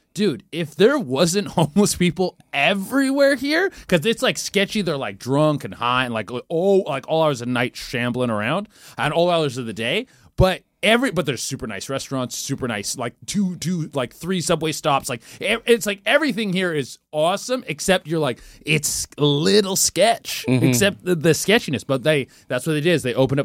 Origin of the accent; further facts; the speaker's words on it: Vancouver, British Columbia, Canada; dude I'm from Vancouver man